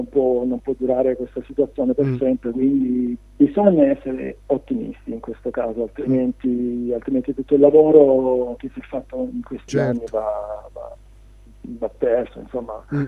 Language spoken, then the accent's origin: Italian; Veglie, Apulia, Italy; Ma siamo di Veglie.